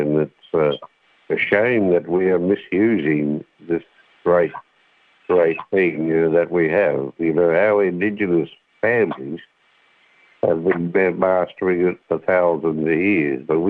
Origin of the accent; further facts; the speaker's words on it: Alice Springs, Northern Territory, Australia; I come from Alice Springs and I had to move to a big city because of health reasons, but I've watched springs disappear and all that stuff.